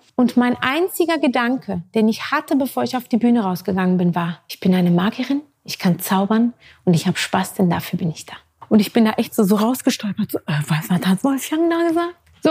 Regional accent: Switzerland; ich bin nicht mal Berlinerin. Ich bin Schweizerin

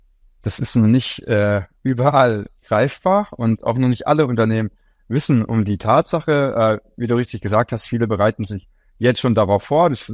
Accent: Leipzig, Saxony, Germany; Ich komme aus Leipzig, bin 28 Jahre alt

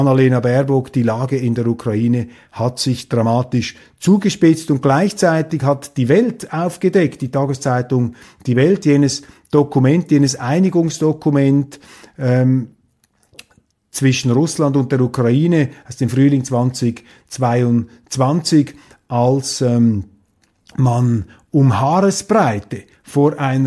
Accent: Switzerland; aber ich bin eben Schweizer. Wir Schweizer haben von den Russen noch nie etwas zu befürchten gehabt.

